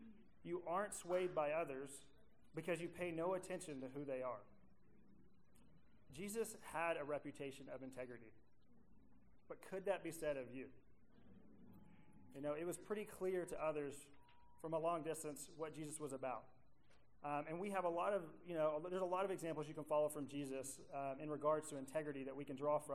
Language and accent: English; Dallas, Texas, United States; So to kind of give you guys a little bit of a introduction, like I said … I hail from Dallas-Fort Worth area.